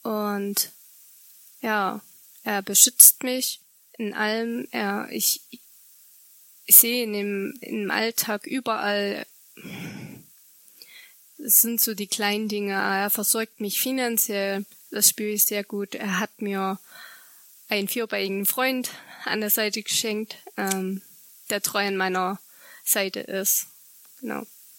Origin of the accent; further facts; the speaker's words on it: Königswalde, Saxony, Germany; ich komme ursprünglich aus Königswalde und auch wenn ich nicht mehr im Ort wohne, gehöre ich immer noch zur Kirchgemeinde Königswalde.